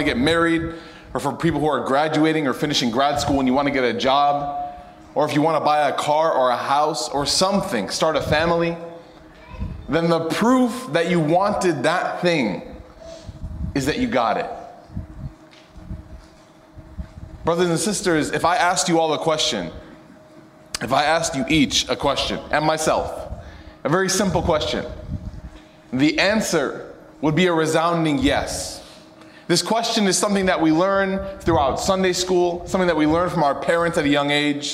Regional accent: Knoxville, Tennessee, United States; whether it's my hometown in Knoxville

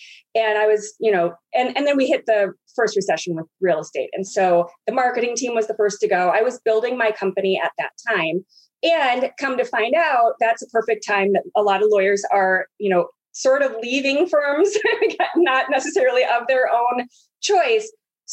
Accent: Minneapolis, Minnesota, United States; Well, I grew up in Minneapolis, and so we would never have a whole California day.

